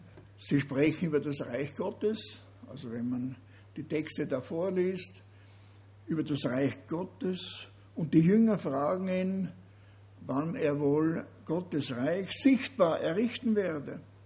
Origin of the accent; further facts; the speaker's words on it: Vienna, Austria; Ich komme ja aus Wien, wie alle wissen, die mich kennen.